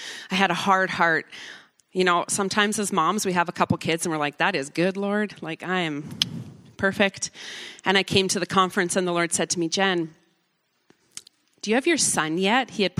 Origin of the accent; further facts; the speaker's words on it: Cranbrook, British Columbia, Canada; I'm from Cranbrook, BC.